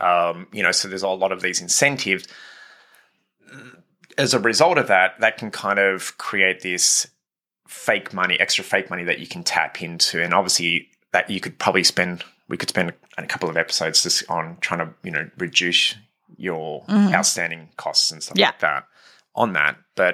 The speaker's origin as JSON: {"language": "English", "country": "Australia", "said": "I come from Australia."}